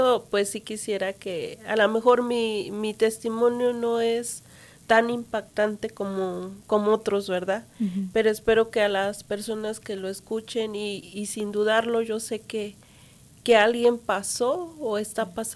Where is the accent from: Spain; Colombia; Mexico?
Mexico; La Magdalena Tetela, Puebla; now in United States; Bueno, yo vengo de un pueblo que se llama La Magdalena Tetela.